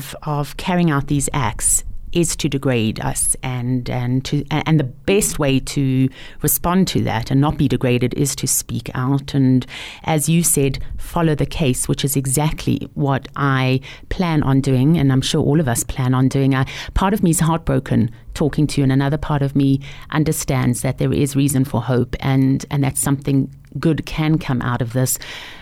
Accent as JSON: {"language": "English", "country": "South Africa", "said": "How do we, as a South African Jewish community, honor the victims and support justice without re-traumatizing ourselves or others?"}